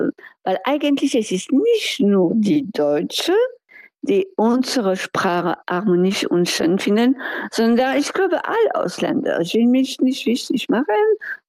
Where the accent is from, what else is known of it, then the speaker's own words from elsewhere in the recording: France; German is a second language; Aber es ist einfach so. Oder wenn ich andere Franzosen...